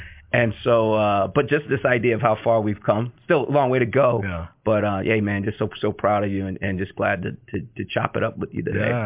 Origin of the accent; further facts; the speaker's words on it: Bloomfield, United States; My mother is from a small island called Nevis near St. Kitts, and so. So, you know, that's kind of my roots. And I grew up in Bloomfield.